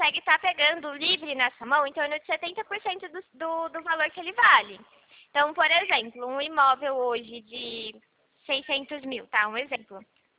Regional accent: Rio Claro, São Paulo, Brazil; Eu sou de Rio Claro, São Paulo.

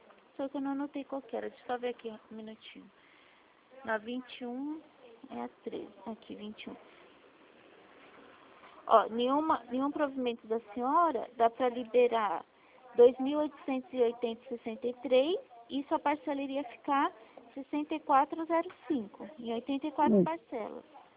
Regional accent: Itatiba, São Paulo, Brazil; Eu sou de Itatiba, interior de São Paulo.

